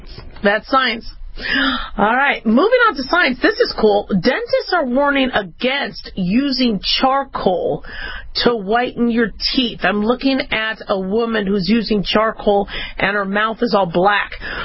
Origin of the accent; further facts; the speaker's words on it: Phoenix, Arizona, United States; I remember growing up in Phoenix, and you would go over to the drinking fountain.